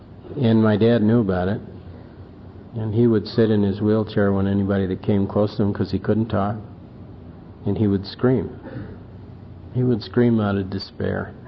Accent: Wisconsin, United States; I grew up in Wisconsin, and there were a lot of lakes there and rivers.

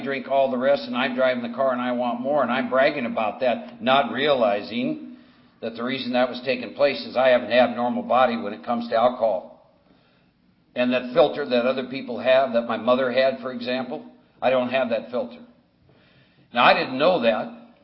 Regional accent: Humboldt, Iowa, United States; I was born and raised in Humboldt, Iowa. It's right out of a movie.

